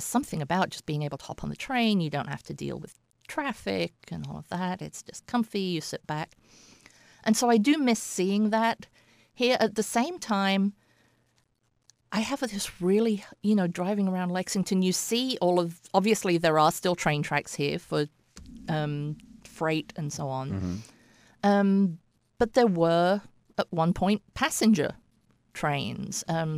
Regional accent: England, United Kingdom; also born or lived in Japan; now in United States; growing up in England, my grandfather worked on the railroad, so I'm a railway junkie.

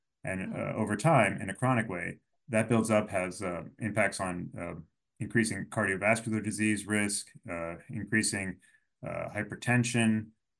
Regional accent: Pittsburgh, Pennsylvania, United States; You know, I'm from Pittsburgh, and we used to have steel mills up and down the rivers there, and they've all disappeared.

